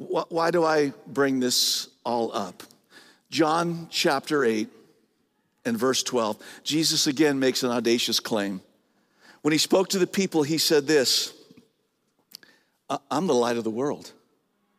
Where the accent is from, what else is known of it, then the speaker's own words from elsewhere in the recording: Santee, California, United States; I grew up in San Diego, California, actually inland in a place called Santee.